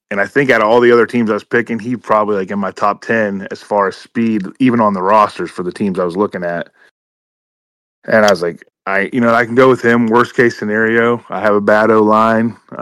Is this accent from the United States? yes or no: yes; Ohio, United States; also born or lived in North Carolina / Pennsylvania; I was born in North Carolina, and then we lived there for a little bit, but then I moved in Ohio, and that's where I went through grade school and went into high school